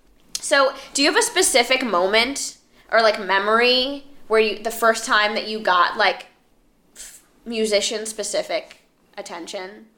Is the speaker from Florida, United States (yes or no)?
yes; Miami, Florida, United States; I'm like from Miami.